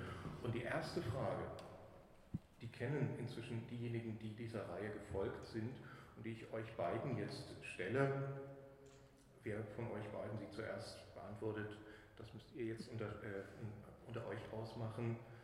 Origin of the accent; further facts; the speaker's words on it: Thuringia, Germany; Ich komme eigentlich aus Ostthüringen, aber Thüringen bewegt mich jetzt besonders.